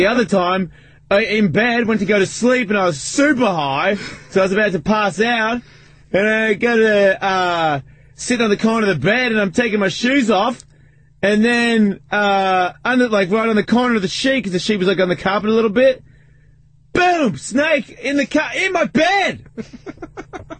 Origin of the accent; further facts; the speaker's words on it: Australia; I'm from Australia, I know that.